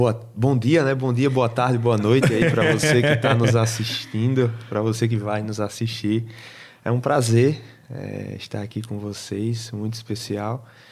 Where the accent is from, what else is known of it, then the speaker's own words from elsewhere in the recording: Natal, Rio Grande do Norte, Brazil; Nós somos de Natal, Rio Grande do Norte.